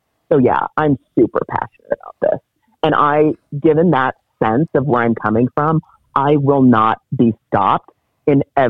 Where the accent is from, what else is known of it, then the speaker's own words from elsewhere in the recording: Cameroon; moved away; I'm an immigrant from Cameroon. So that last name is, it's tribal in respect and how it goes.